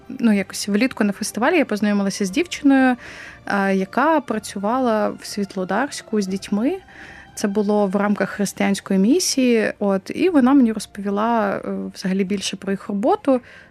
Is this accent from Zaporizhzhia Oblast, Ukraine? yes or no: no; Lviv, Lviv Oblast, Ukraine; Я взагалі із Львова. В мене батьки військовослужбовці.